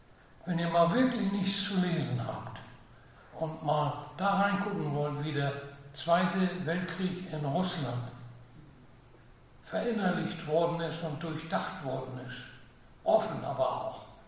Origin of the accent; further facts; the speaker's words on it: Germany; Wie ihr wisst, bin ich groß geworden in Deutschland